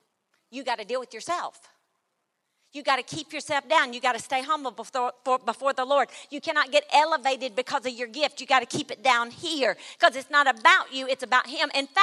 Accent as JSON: {"language": "English", "region": "Mississippi", "country": "United States", "tie": "born or raised there", "said": "I grew up in Choctaw County, Mississippi, right by a cemetery."}